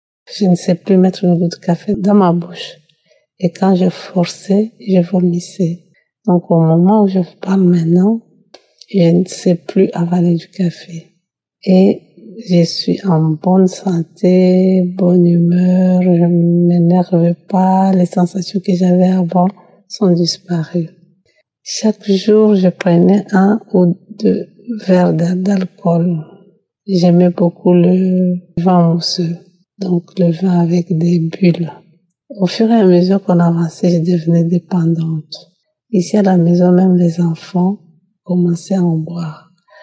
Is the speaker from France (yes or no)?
no; Belgium; je suis une Belge d'origine congolaise vivant en Belgique.